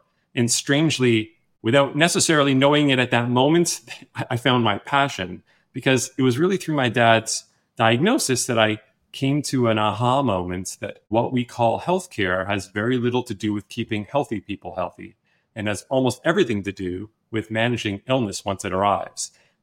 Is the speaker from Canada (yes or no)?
yes; Toronto, Ontario, Canada; I'm from Toronto